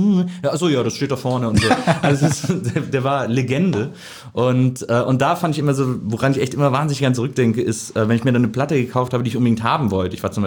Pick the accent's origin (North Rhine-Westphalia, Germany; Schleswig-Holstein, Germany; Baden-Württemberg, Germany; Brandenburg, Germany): North Rhine-Westphalia, Germany; Wesseling; ich komme aus Wesselingen, das ist so zwischen Köln und Bonn, so ein kleiner Ort.